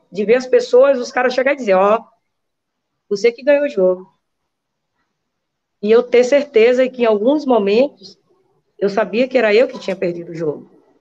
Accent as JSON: {"language": "Portuguese", "town": "Camaçari", "region": "Bahia", "country": "Brazil", "said": "eu sou de Camaçari, que eu moro na Rua do Meio, número 39, Cleba"}